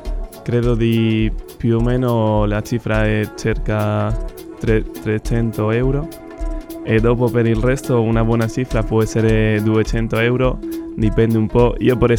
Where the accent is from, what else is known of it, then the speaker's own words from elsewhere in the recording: Gijón, Asturias, Spain; Italian is a second language; moved away as an adult; now in Cagliari, Italy; Vengo da Gijón, Spagna